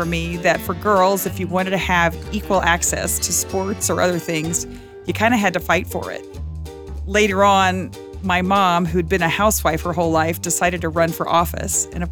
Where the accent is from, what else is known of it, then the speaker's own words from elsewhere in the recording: Texas, United States; I first got interested in women's rights when I was in seventh grade, growing up in Texas.